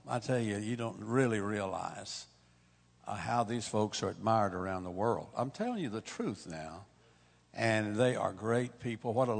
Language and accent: English; Texas, United States; And I am a Texan. I was born and raised in Texas.